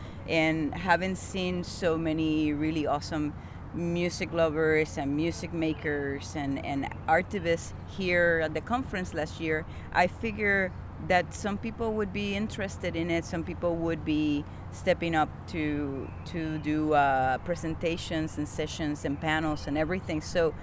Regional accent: Puerto Rico; now in Vancouver, Canada; I am originally from Boriquén, known after the colonizers came over as Puerto Rico, and I live in an unceded territory of the Musqueam, Squamish, and Tsleil-Waututh people, known as Vancouver by some.

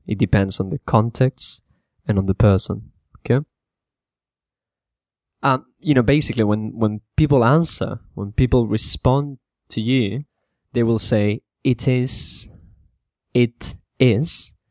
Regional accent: California, United States; So you say year, don't say year, you know, I'm from California, you say year, okay?

